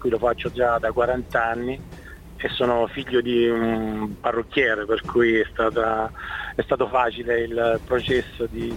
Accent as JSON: {"language": "Italian", "town": "Latiano", "region": "Apulia", "country": "Italy", "tie": "born or raised there", "said": "È stata mia mamma nel mio paese, che è una provincia di Brindisi, si chiama Latiano"}